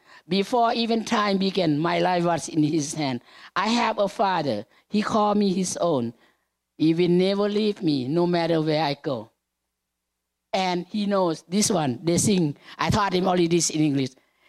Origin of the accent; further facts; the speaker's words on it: Laos; English is a second language; moved away; This is my life. I came from Laos. I never thought I could be this far to be a missionary to Cambodia.